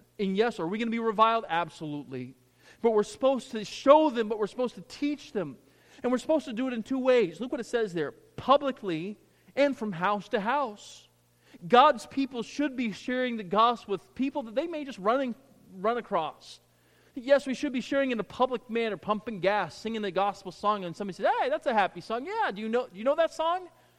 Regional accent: Deep South, United States; I grew up in the Deep South, and pretty much every door you would knock on, yeah, I'm going to heaven.

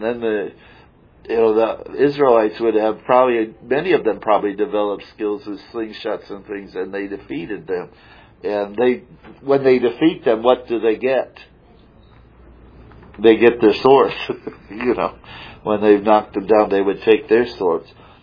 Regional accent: Illinois, United States; also born or lived in Colorado; Yeah, I remember, I was raised in Illinois, which is all flat, and Florida's pretty flat too, but I spent some time in Colorado

